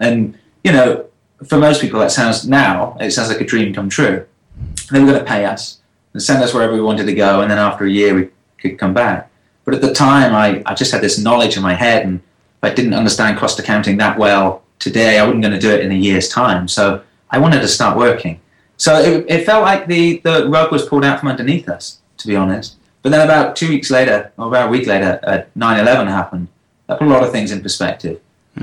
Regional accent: United Kingdom; a new country, and one that I'm not from, I'm British.

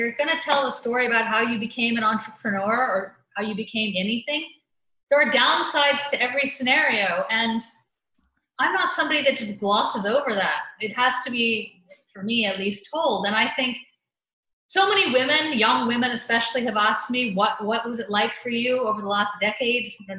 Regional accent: Canada; born there; I'm an American, have been an American citizen since birth because my dad is American, but I think because I was born in Canada

